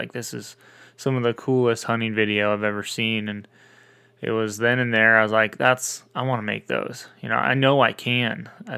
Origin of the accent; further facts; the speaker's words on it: Washington, United States; I grew up in Eastern Washington, a little rural community. Grew up in a country home